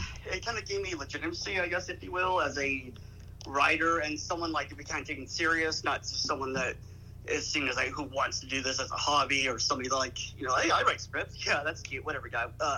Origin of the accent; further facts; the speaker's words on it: Lone Pine, California, United States; Where are you from in LA? I'm from Lone Pine.